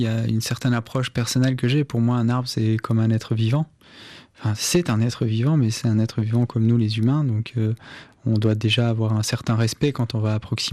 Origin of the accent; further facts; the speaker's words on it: Grand Est, France; Donc, je suis né dans les Vosges.